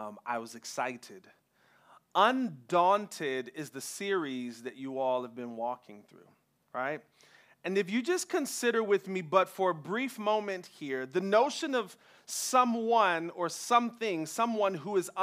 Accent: Oakland, California, United States; I hail from Oakland, California. I am an avid Bay Area fan, all things Bay Area.

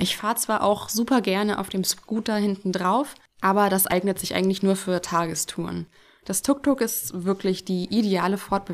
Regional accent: Munich, Bavaria, Germany; Ich komme ja aus München und ich bin es irgendwie gewohnt, in der Nähe der Berge zu sein und ein bisschen kühleres Klima.

